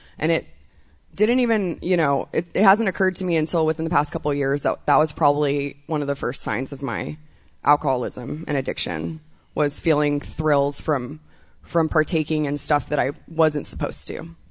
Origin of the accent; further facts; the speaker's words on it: McAllen, Texas, United States; also born or lived in Corpus Christi; and I was born in Corpus Christi, Texas, to two wonderful parents that didn't like each other very much. And I moved down to the border of Texas and Mexico in McAllen, Texas.